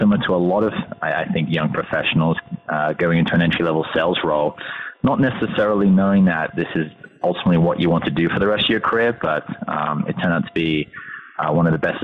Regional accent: South East England, United Kingdom; now in United States; so I am born and raised in Kent, England, so about 40 minutes south of London.

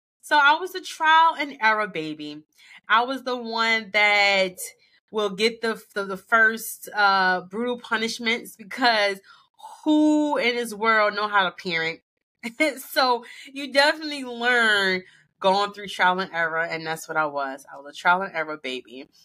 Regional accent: New Jersey, United States; So, I grew up in New Jersey. Not much impression there, but that's okay. I don't like New Jersey either. My family is from North Carolina, like Charlotte, Raleigh, Durham.

